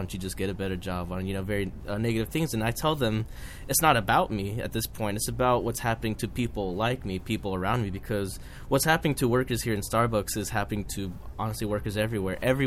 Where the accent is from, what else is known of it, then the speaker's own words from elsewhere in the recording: Los Angeles, California, United States; I grew up in South Central Los Angeles.